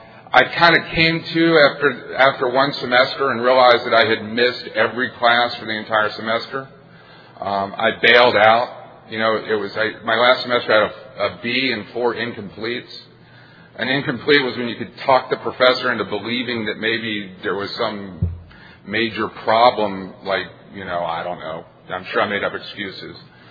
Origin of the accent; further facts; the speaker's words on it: Florida, United States; I was born and raised in the South. You have two Southern speakers here, by the way. Some people don't consider Florida the South, but my family's lived in Florida since 1780. I'm actually a seventh-generation Floridian.